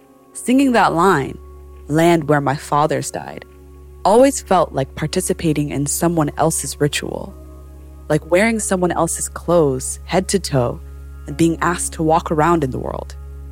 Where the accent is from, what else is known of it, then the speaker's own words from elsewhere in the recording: Midwest, United States; But growing up in the Midwest, particularly after September 11th, patriotism became a collective obsession.